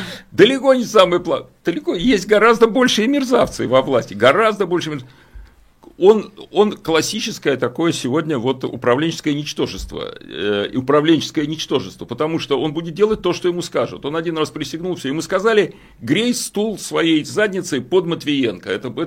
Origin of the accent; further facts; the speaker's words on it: Saint Petersburg, Russia; Ну, я питерский имею право сказать.